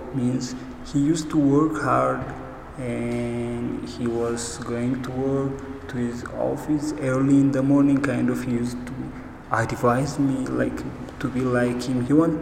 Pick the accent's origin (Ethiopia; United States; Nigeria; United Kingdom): Ethiopia; Nekemte, Oromia; English is a second language; now in Addis Ababa, Ethiopia; No, actually my hometown is Nekemte, Western Oromia region of Ethiopia.